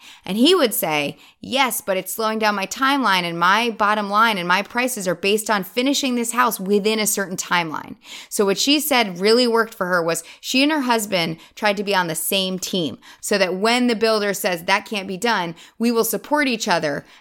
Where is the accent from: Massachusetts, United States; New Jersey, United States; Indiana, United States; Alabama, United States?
New Jersey, United States; we speak the same language. We're both from Jersey.